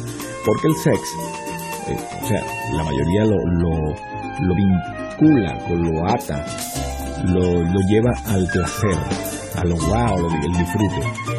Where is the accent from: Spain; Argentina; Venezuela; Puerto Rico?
Venezuela; porque somos jóvenes, porque tenemos a Dios en nuestro corazón y porque, por supuesto, somos de Venezuela.